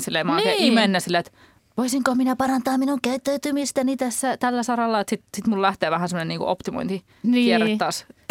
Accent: Turku, Southwest Finland, Finland; Olen turkulainen.

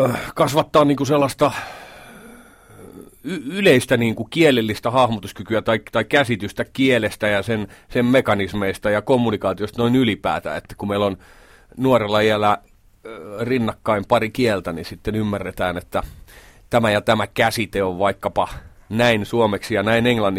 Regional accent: Hämeenlinna, Kanta-Häme, Finland; also born or lived in Järvenpää / Hyvinkää; Sitten me asuttiin aika monessa eri kaupungissa. Iskän työn perässä muutettiin Järvenpäästä Hyvinkäälle ja sitten lopulta Hämeenlinna, jos mä aloitin ala-asteen ja kävin sitten koulut ihan ylioppilaaksi asti.

